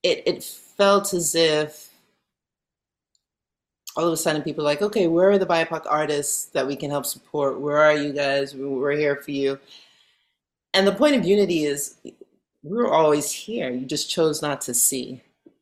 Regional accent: New York, United States; also born or lived in London; I was born in London, like I said, to Jamaican parents, and we moved to New York in the 80s, and then I moved later on to the Bay Area in 2010.

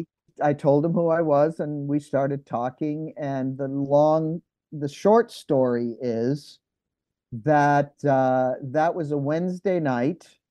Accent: Massachusetts, United States; moved away as an adult; also born or lived in New York City / Los Angeles; But yes, I went to Los Angeles after I grew up in Massachusetts.

